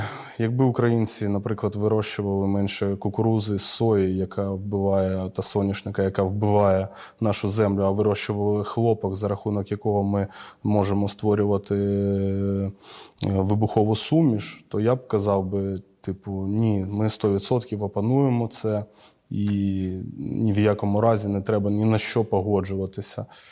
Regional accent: Kyiv, Ukraine; я ж виріс і жив на Нивках

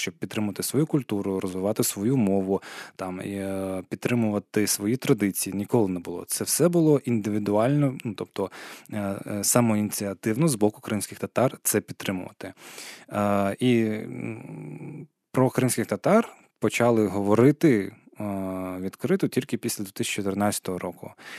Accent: Crimea, Ukraine; як кримський татарин, як громадян України

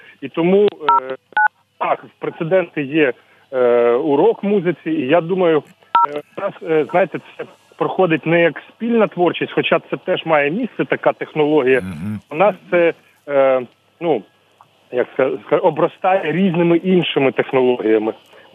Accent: Ivano-Frankivsk Oblast, Ukraine; я з Івано-Франківського.

